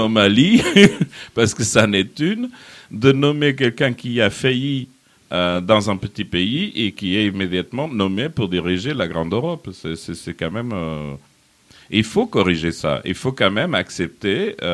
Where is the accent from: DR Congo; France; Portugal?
Portugal; Je suis portugais.